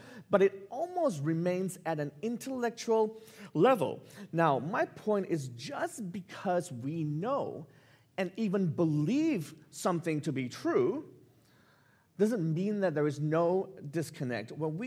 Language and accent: English; Malaysia; now in Australia; growing up in Malaysia, we got our independence in 1957, and having lived and been an Australian citizen for the last 20 or something years